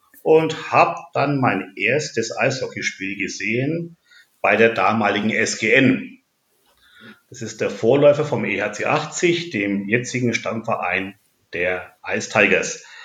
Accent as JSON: {"language": "German", "town": "Nuremberg", "region": "Bavaria", "country": "Germany", "tie": "born there", "said": "Ich bin gebürtiger Nürnberger, lebe auch hier und ja, fühle mich als Franke in Bayern relativ wohl."}